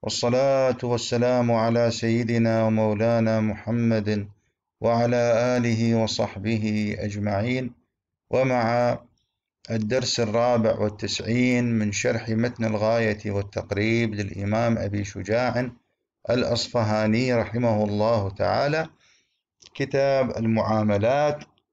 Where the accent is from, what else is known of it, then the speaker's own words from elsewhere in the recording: Iraq; السرقفلية موضوع مهم جدا منتشر في مجتمعاتنا الشرقية، سيما عندنا في العراق